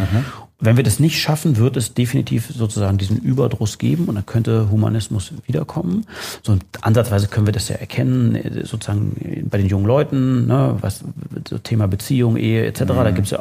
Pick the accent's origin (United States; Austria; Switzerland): Austria; Ich bin in Österreich geboren, Österreich aufgewachsen, da in der anderen Stadt hier um die Ecke zur Schule gegangen, da aber gleich weg, habe hier in fast jeder Großstadt gelebt, war im Ausland